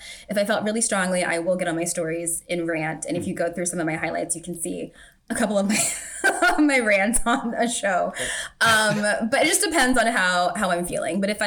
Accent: Virginia Beach, Virginia, United States; So I grew up in Virginia Beach. My mom is actually on the radio back home in Virginia.

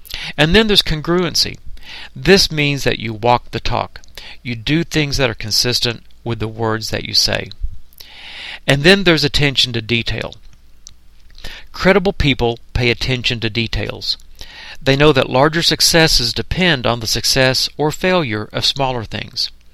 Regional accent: Oklahoma City, Oklahoma, United States; We had a situation in my hometown of Oklahoma City recently that I think really illustrated this.

